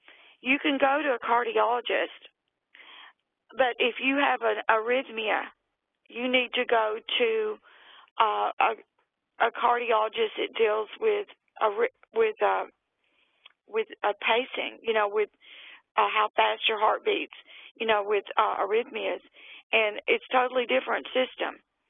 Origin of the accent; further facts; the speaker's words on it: the South, United States; I should know better, but, hey, I'm a Southerner.